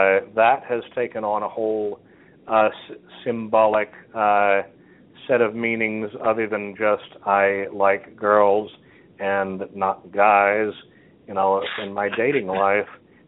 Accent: Texas, United States; born there; Well, I'm an American. That's my passport. You know, that's where I was born. I'm Texan by birth.

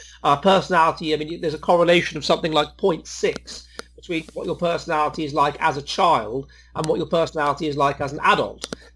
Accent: England, United Kingdom; then I'm speaking to you as an English person, and we're almost certainly lower in average extroversion than you.

